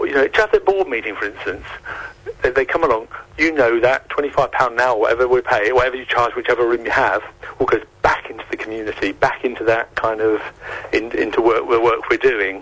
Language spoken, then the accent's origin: English; Luton, East of England, United Kingdom; I was born here. I was born in Luton. I grew up in Luton.